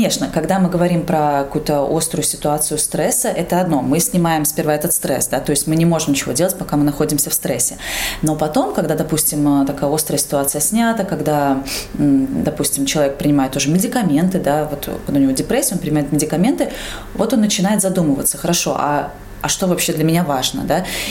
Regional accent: Jelgava, Latvia; now in Riga, Latvia; Елгава мой родной город, я в нем училась, заканчивала школу, потом уже переехала в Ригу, и сейчас, получается, езжу, да, на работу в Елгаву.

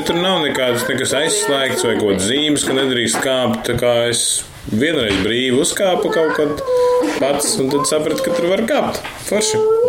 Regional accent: Cēsis, Cēsis Municipality, Latvia; also born or lived in Riga; Jā, esmu dzimis tīraudzis pa Cēsīm, darbojos un kaut kādu laiku arī padzīvoju ārzemēs un tad pārvācos uz Rīgu

